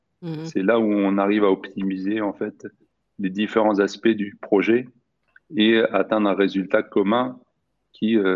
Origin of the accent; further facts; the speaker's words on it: Sweden; Moi, j'ai grandi en Suède, donc j'ai beaucoup joué au